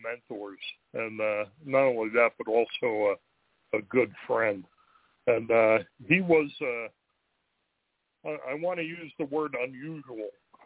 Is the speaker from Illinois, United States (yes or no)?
no; Millburn, New Jersey, United States; For those of you who are familiar where I came from, I started off in North Jersey, my hometown department of Millburn. But before I moved to New Mexico